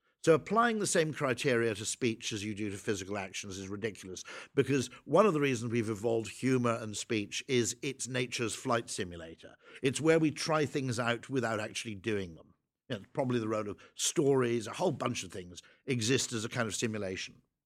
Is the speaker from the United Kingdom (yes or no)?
yes; Llanbadoc, Wales, United Kingdom; born there; I was born in Llanbadoc, which is just outside Usk.